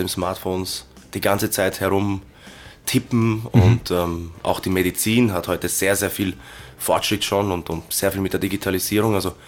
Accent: Vienna, Austria; Ja, ich bin in Wien geboren, aufgewachsen und bin auch hier in die Schule gegangen.

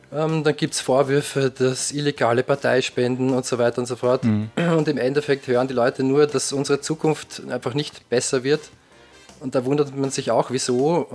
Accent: Austria; Also ich bin auch ein typischer Österreicher mit Wurzeln in vielen Teilen Europas.

